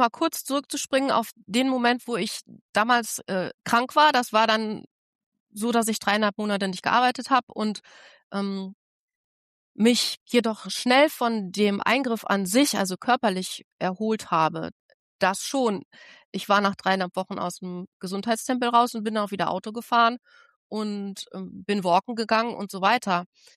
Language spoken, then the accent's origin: German; Rhineland, Germany; ich bin Rheinländerin